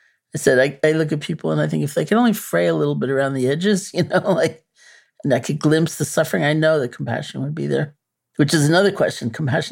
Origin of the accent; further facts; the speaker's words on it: New York City, New York, United States; I mean, I'm a New Yorker, you know, born and bred.